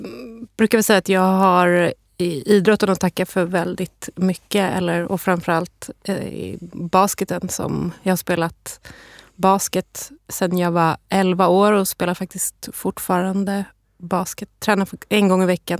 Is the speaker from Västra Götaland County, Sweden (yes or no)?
no; Stockholm, Stockholm County, Sweden; jag är själv uppvuxen på Södermalm i Stockholm